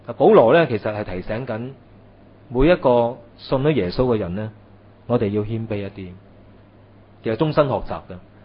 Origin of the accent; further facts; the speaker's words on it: Hong Kong; 我哋香港人